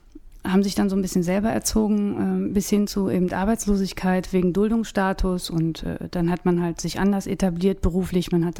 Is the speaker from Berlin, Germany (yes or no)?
yes; Berlin, Germany; Ja, ich war 3, da sind wir aus Rudow dann da hingezogen.